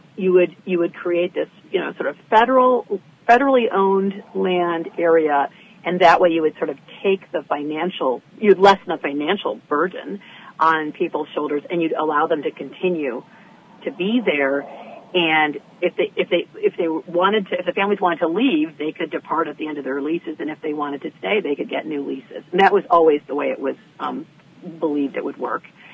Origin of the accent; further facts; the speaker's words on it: Michigan, United States; I'm from Michigan, so we're both, you know, sort of displaced upper Midwesterners who refound each other.